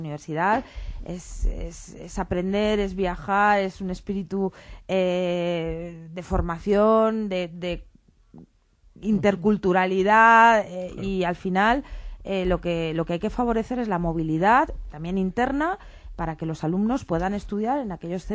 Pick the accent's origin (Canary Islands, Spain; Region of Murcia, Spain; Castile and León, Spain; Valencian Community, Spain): Valencian Community, Spain; Yo soy valenciana y así ha sido durante mucho tiempo, pero sigue siendo así también.